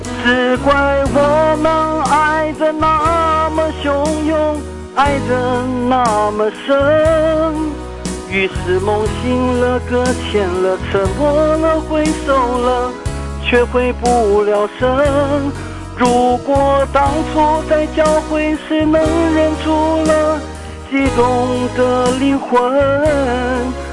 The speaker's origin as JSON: {"language": "Chinese", "country": "Taiwan", "tie": "born or raised there", "said": "我是在台湾长大的"}